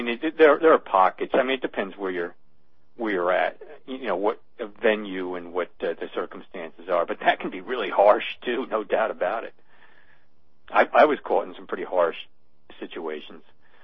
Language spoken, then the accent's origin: English; New Jersey, United States; now in California, United States; having been a Northerner myself growing up in New Jersey, I find New Jersey difficult.